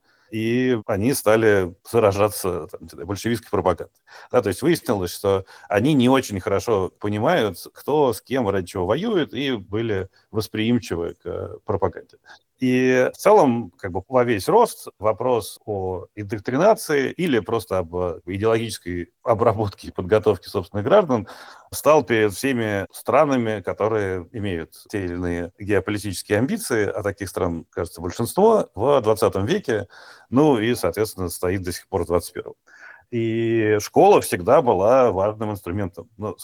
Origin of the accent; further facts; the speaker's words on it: Moscow, Russia; Я вырос в Кузьминках, очень рядом с кинотеатром «Высота»